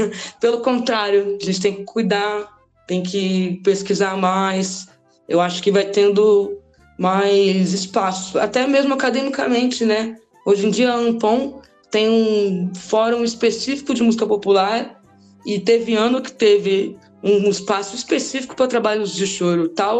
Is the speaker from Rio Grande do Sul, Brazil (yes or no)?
no; Rio de Janeiro, Brazil; Eu sou do Rio, então eu estudei na escola Portátil.